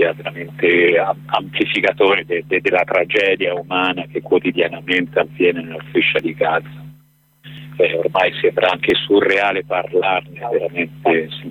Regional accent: Perugia, Umbria, Italy; essendo perugino, però un vuoto di memoria proprio.

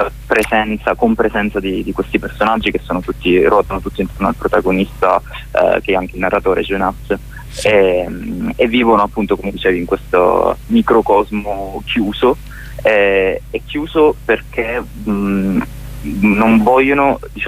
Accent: Palermo, Sicily, Italy; also born or lived in Turin; now in Trento, Italy; io sono di Palermo, poi mi sono trasferito a Torino, adesso sono a Trento, quindi mi sono spostato tanto

